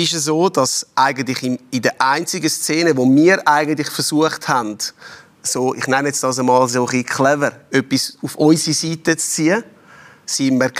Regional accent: Switzerland; Wir sind Schweizer

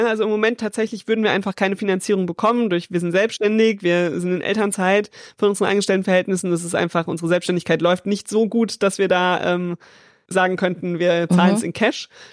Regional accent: Aschaffenburg, Bavaria, Germany; 2021 haben wir noch eine Zwei-Zimmer-Wohnung gekauft in Aschaffenburg, was meine Heimatstadt ist.

